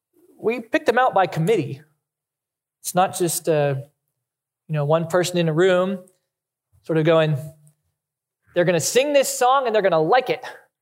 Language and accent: English; Chicago, Illinois, United States; I'm a Cubs fan. I was born in Chicago, raised there.